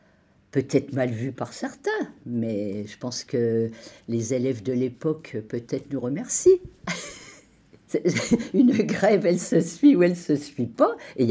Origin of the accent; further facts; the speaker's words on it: Avize, Grand Est, France; born there; Je suis née en 1943 à Avize, un petit village de la Champagne, non loin d'Épernay.